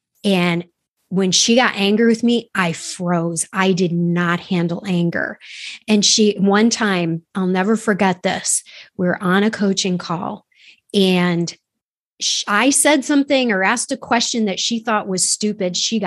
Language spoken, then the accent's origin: English; Avon, New York, United States; from Avon, New York, just, you know, from a town that has more cows than people.